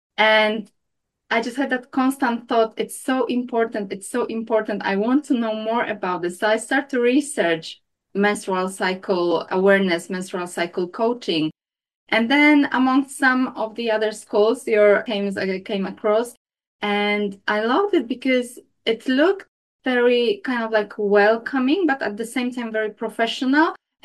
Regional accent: Poland; now in London, United Kingdom; Okay, so I'm based in London, but originally I am from Poland. But I live here now with, as you mentioned, my two twin boys. They are teenagers now, and with my husband.

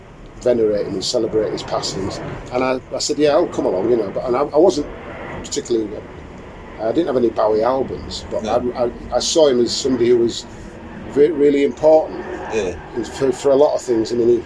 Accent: Connacht, Ireland; now in Leeds, United Kingdom; we came over from Ireland, from Leitrim to the rest of Ireland, over to Leeds in like 1960. And I basically ditched all the Irish stuff, because it wasn't cool.

